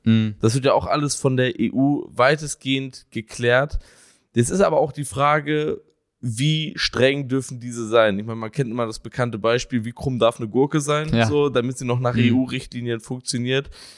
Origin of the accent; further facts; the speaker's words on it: Schleswig-Holstein, Germany; aus meiner Heimat, aus Schleswig-Holstein